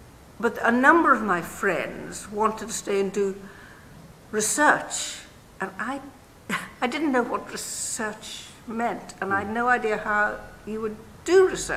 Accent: Northern Ireland, United Kingdom; I came from Northern Ireland.

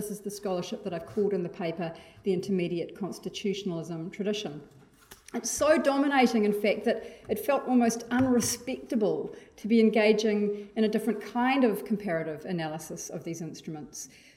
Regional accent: New Zealand; I'm a New Zealander and a New Zealand-based legal academic

